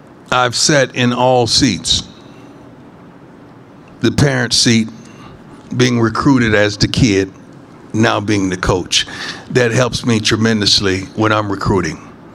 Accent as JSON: {"language": "English", "town": "Fort Myers", "region": "Florida", "country": "United States", "said": "I'm a brother from Fort Myers, Florida"}